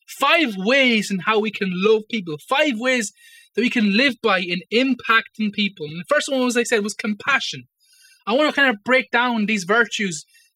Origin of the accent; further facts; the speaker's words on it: Ireland; especially us as Irish people. We detest prideful people, arrogant people.